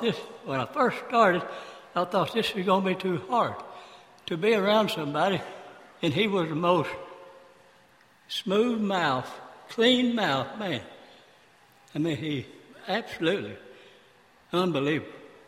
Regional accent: Jonesboro, Arkansas, United States; now in Grove, United States; Well, I'm from Jonesboro, Arkansas. I moved to Grove, Oklahoma. I quit farming, rice farming, and wanted to be in real estate.

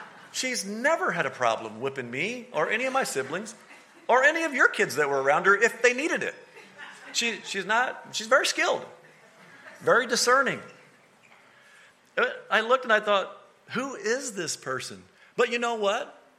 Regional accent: Mississippi, United States; We got whoopings when we grew up in Mississippi.

